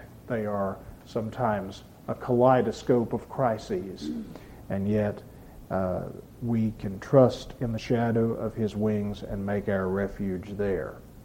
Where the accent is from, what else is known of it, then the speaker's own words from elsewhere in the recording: Texas, United States; or way out in West Texas to a very beautiful cave beyond my hometown, the Caverns of Sonora